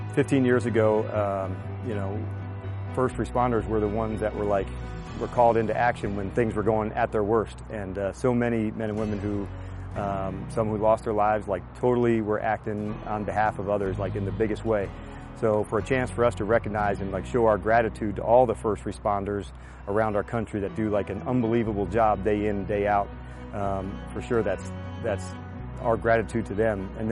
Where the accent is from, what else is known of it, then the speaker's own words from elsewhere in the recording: New Jersey, United States; but growing up in New Jersey and knowing Manhattan so well